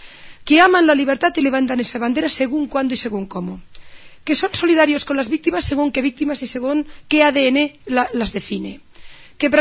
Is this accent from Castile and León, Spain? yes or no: no; Catalonia, Spain; Y además yo vengo de Cataluña